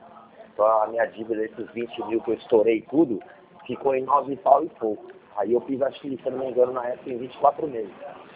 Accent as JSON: {"language": "Portuguese", "region": "São Paulo", "country": "Brazil", "tie": "born or raised there", "lives_now": "Jundiaí, Brazil", "said": "eu sou nascido e criado em São Paulo, atualmente eu moro em Jundiaí."}